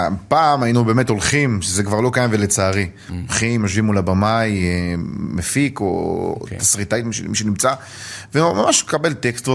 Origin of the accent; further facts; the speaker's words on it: Ashdod, Southern District, Israel; אני גדלתי באשדוד, באזור בית. שבזמנו, אז, בזמנו שלנו, האזור היה אזור לא קל.